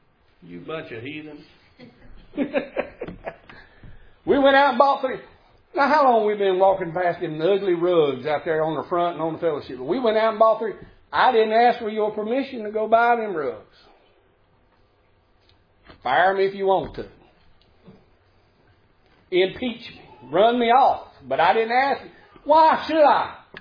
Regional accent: United States; I realize we're good Americans. We're good Americans. We're American Christians.

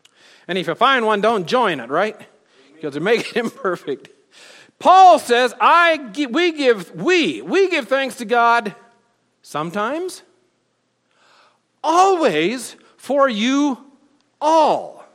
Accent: the South, United States; I'm from the South. And down there we say y'all, which is a contraction of you all.

